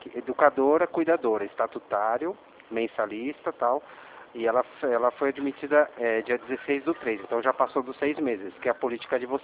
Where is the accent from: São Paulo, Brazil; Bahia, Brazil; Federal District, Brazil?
São Paulo, Brazil; Atibaia; A gente é de Atibaia.